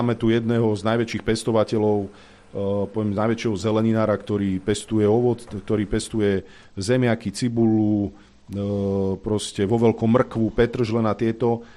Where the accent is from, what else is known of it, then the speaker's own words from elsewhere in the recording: Prievidza, Trenčín Region, Slovakia; Však ja som z Prievidze a mali veľkú mliekareň, my sme mali veľký bitúnok, pekareň ešte veľká